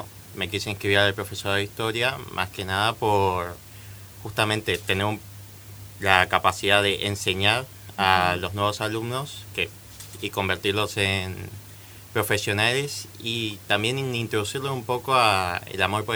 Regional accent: Posadas, Misiones, Argentina; yo justamente soy de la ciudad de Posadas y me gustaría, más que nada, enseñar en mi ciudad de origen.

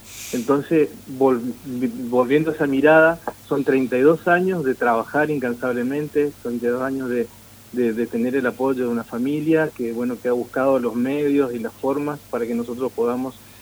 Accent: Campo Viera, Misiones, Argentina; crecimos en Campo Viera, nacimos en un ambiente musical, pero también comprometido con la tradición

